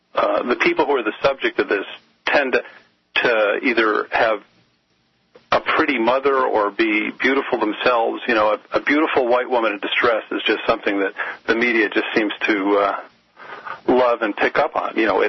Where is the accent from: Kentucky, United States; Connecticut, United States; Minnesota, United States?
Connecticut, United States; Well, you know, I'm from Connecticut originally, and so I follow Connecticut politics.